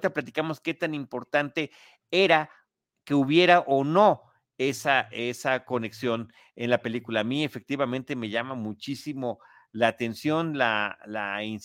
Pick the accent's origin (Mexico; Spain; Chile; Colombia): Mexico; a nosotros como mexicanos, con esta situación que lamentablemente vivimos desde hace muchísimo tiempo